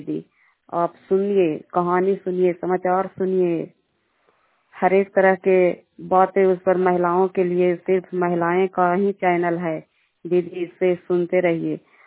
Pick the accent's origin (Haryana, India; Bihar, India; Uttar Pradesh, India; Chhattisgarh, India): Bihar, India; Madhopur; और ग्राम माधोपुर पोस्ट माधोपुर थाना चंडी जिला नालंदा की निवासी हूँ